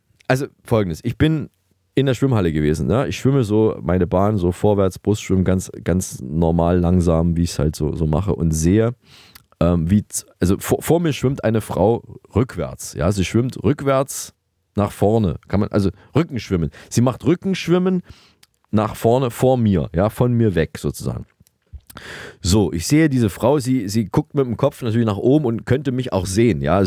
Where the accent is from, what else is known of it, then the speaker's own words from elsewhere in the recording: Saalfeld, Thuringia, Germany; wartet in meiner alten Heimat, in meiner Geburtsstadt Saalfeld.